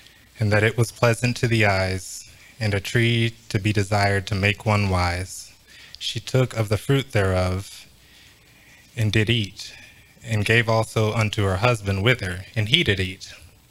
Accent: Kenya; I'm from Kenya

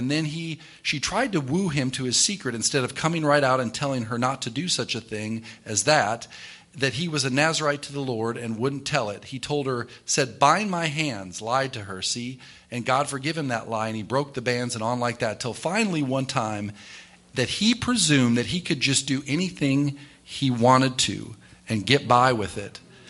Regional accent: South Dakota, United States; I grew up in South Dakota, in a Message church out there. And out in South Dakota, there's a lot of Native Americans, the Dakota Sioux, the Lakota Sioux, and the Nakota Sioux.

